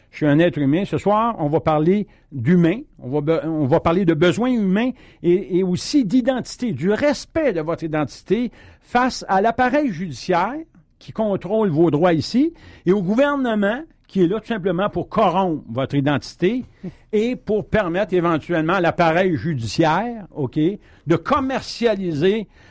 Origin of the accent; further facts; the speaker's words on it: Cowansville, Quebec, Canada; born there; je suis né à Cowansville, je suis d'une famille de 14 enfants, je suis le troisième de la famille, je suis un bricteur-maçon de métier, j'ai une huitième année